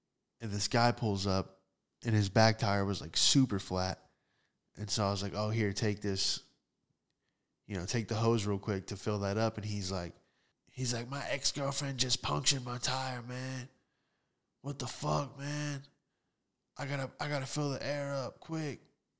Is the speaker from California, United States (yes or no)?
no; Florida, United States; I guess that's kind of normal for growing up in Florida.